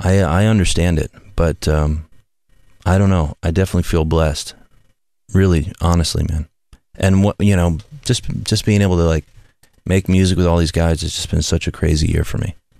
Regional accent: Midwest, United States; I came from the Midwest and, you know, nothing was ever handed to us.

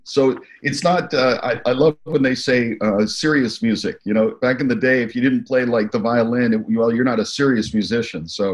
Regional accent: New York, United States; So the short story is from upstate New York around Albany, Saratoga.

